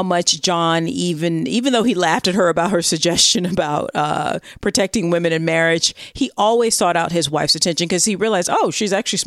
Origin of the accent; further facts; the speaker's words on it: Massachusetts, United States; Like, I mean, I'm from Massachusetts, but like, what the hell is going on here?